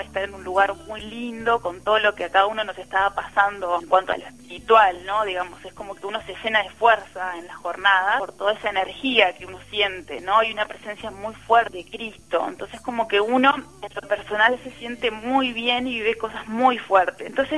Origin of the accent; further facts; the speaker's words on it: Uruguay; soy de Uruguay, tengo 24 años.